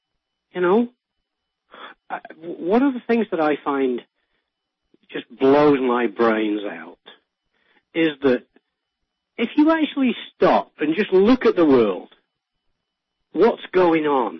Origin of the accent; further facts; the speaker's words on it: England, United Kingdom; born there; When I was a child, I was born in 1955 in England